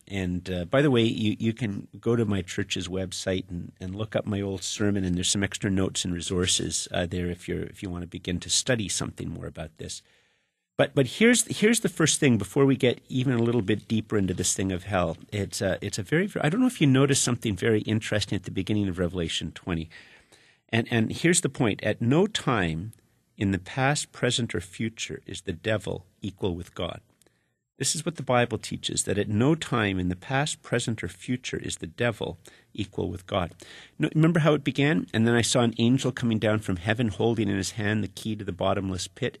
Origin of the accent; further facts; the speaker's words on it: Canada; This is very, very hard for me to talk about as a Canadian.